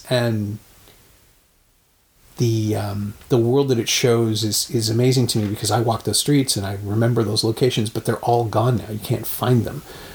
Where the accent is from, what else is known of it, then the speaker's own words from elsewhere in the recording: Toronto, Ontario, Canada; I grew up in Downsview, and I always thought it was around there somewhere.